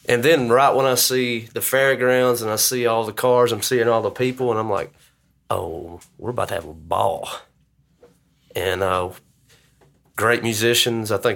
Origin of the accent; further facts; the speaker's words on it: Kennedy, Alabama, United States; I'm from Kennedy, Alabama, small town.